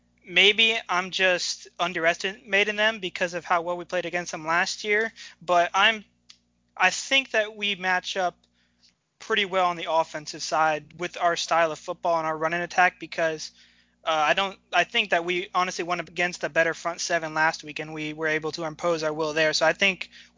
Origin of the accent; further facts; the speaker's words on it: Hollywood, California, United States; Hollywood Hills, right next to Chaminade, about a block away.